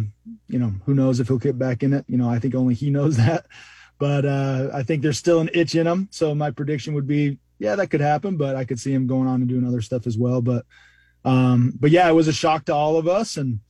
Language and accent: English; Evanston, Wyoming, United States; So, yeah, born and raised 18 years in Evanston, Wyoming, and my dad was a park and recreation director. My mom was a nurse that worked nights.